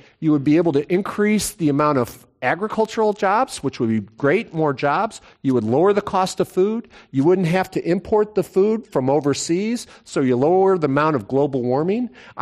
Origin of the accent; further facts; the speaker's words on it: Chicago, Illinois, United States; That's when I grew up in Chicago. You know, you had the Italian community, the Czech community, the Polish community, but they all had their community banks.